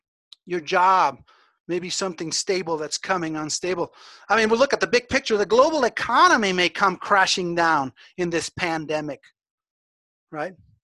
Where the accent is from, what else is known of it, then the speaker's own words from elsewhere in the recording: Mexico City, Mexico; Some of you know I grew up in Mexico City